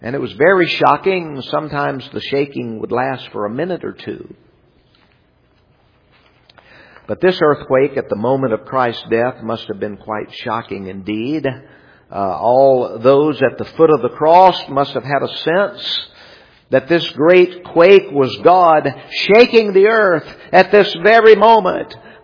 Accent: Los Angeles, California, United States; I grew up in California. They have lots of earthquakes out there. I grew up in southern Los Angeles, and tremors and the threat of earthquakes is common there.

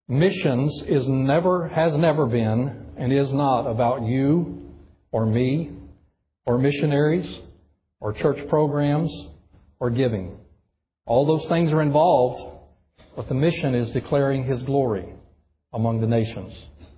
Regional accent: Alabama, United States; born there; accent: hillbilly; My heart language is hillbilly English, because I was born in Alabama.

